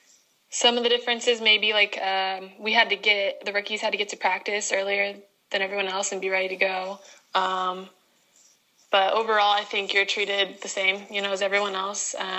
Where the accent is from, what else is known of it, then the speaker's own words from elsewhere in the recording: Kansas City, Missouri, United States; I was drafted from my hometown team, which meant that I was already in Kansas City, starting in December.